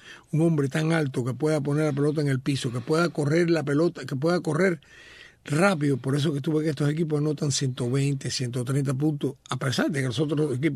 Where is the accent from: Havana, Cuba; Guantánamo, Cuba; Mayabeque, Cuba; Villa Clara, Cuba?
Mayabeque, Cuba; Bejucal; Para mi pueblo de Bejucal, un abrazo.